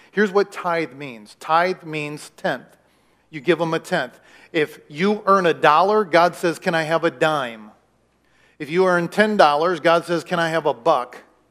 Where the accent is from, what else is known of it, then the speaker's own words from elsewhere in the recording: Iowa, United States; You know, I was naive. I'm from Iowa.